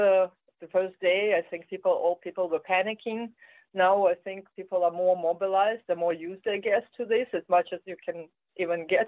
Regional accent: Ukraine; now in Smithers, California, United States; I live in Smithers. I grew up in Ukraine, immigrated to Canada about almost 18 years ago.

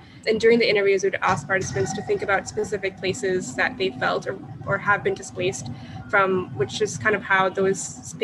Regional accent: Karachi, Sindh, Pakistan; now in Kitchener, California, United States; And growing up in Karachi, you'll actually see a lot of similar things that are happening even now in this city versus Kitchener.

